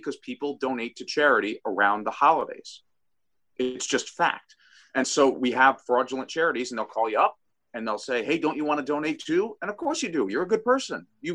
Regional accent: New York, United States; Sorry, I'm from Long Island.

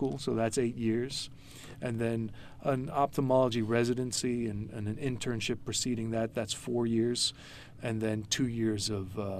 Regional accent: Pittsburgh, Pennsylvania, United States; Sure. Well, I'm originally from Pittsburgh. So I did all my training in Pittsburgh except for my retina training, and that was in Memphis.

